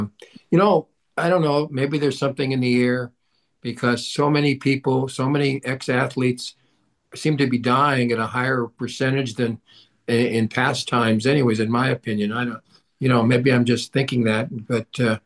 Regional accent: Venice, California, United States; born there; I was born in Venice, on Beethoven Street.

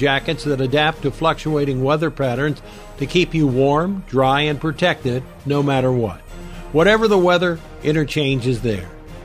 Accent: Rantoul, Illinois, United States; Now, I grew up and played my high school basketball in Rantoul, Illinois.

